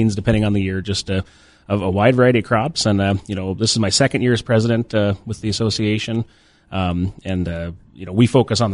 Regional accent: Daisy, North Dakota, United States; Yeah, I'm from Daisy, North Dakota, a big metropolis of 76 people, roughly.

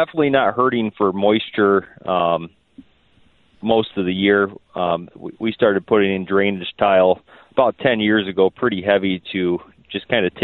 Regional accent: Albion, New York, United States; Yeah, so we're from Albion, New York, which is western New York, right between Buffalo and Rochester, pretty close to Lake Ontario.

